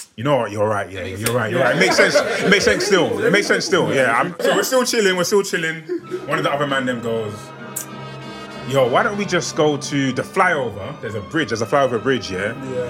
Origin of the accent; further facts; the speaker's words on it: Camden, London, United Kingdom; I grew up in Camden, yeah. I didn't come from an ends like a Hackney or a Brixton or whatever, but it was still active in my ends, yeah.